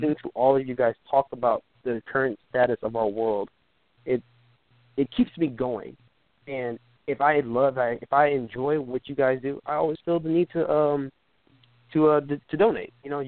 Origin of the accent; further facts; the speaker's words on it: United States; born there; It is Nigerian. Granted, I was born here in the States, so I'm third generation Nigerian.